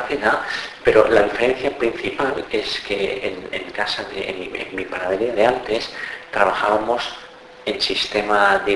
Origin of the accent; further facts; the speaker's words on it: Badalona, Catalonia, Spain; born there; Yo vengo de familia panadera, nací en una panadería en Badalona, y era una panadería muy tradicional